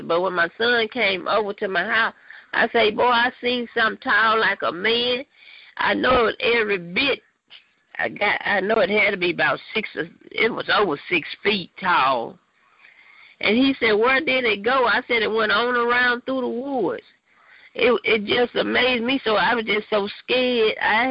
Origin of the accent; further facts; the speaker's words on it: Magnolia, Arkansas, United States; I'm not from Little Rock. I'm down from, like, I don't know if you ever heard of a little town, Magnolia, Arkansas.